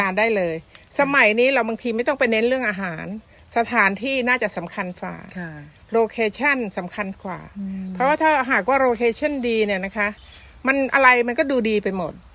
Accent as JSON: {"language": "Thai", "town": "Song Phi Nong", "region": "Suphan Buri", "country": "Thailand", "said": "สุพรรณบุรีสองพี่น้องค่ะ"}